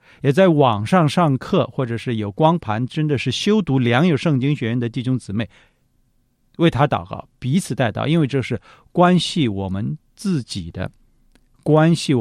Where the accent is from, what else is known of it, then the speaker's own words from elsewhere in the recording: China; 圣经里面犹太人的观点的用词，我们中国人不应该这样用。